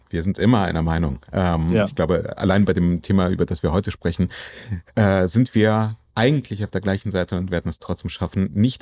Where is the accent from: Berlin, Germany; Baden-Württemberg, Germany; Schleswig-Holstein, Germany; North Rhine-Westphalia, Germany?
Berlin, Germany; Also als Einwohner Berlins, der ich hier tatsächlich aufgewachsen bin und diese Stadt als meine Heimat bezeichnet